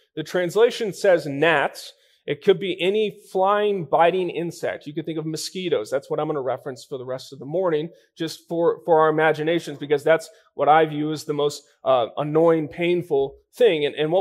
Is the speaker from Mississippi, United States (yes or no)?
no; Texas, United States; now in Colorado, United States; We may get a small taste of mosquitoes here in Colorado, but I'm from Texas, and down there, they're terrible.